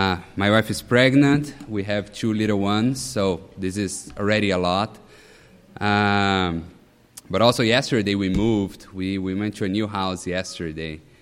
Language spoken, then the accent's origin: English; Brazil; As I mentioned before, we came from Brazil